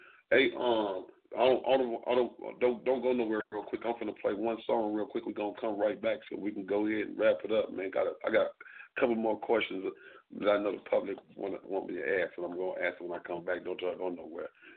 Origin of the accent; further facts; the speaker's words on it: Chicago, Illinois, United States; Like I was raised in the hood. I was raised in Chicago